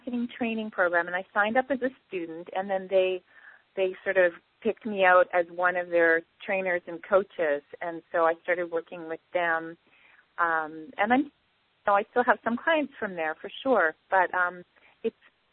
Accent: Montreal, Quebec, Canada; I grew up in Montreal.

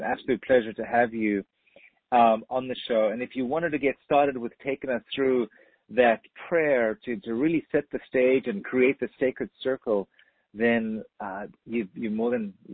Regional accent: Cape Town, Western Cape, South Africa; I'm from Cape Town

